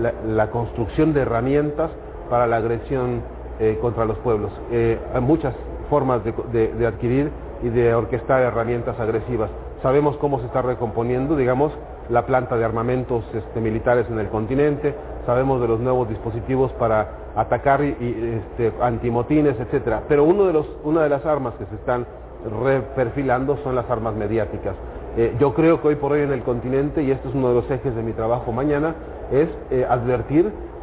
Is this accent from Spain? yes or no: no; Mexico; Lo hemos visto, hay casos concretos de periodistas en mi país, por ejemplo, a los que han sido silenciados precisamente por los dueños de estos medios. En Televisa, el caso más paradigmático hoy es el caso de Carmen Aristegui